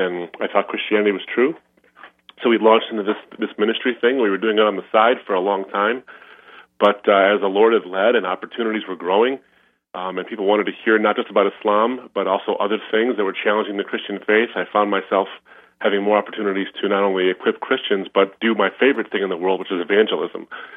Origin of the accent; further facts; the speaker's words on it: United States; Well, I was from Lebanese background, and I was raised here in the States.